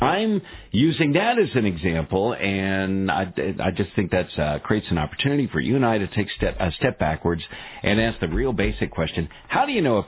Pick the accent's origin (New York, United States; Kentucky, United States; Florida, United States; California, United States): California, United States; I'm not into heavy metal music, but I'm from California. I can relate.